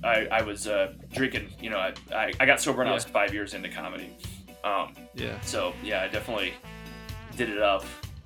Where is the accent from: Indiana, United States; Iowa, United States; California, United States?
Iowa, United States; now in Minneapolis, United States; I grew up in Iowa. I live in Minneapolis, right? But I grew up in Iowa, and I went to the University of Iowa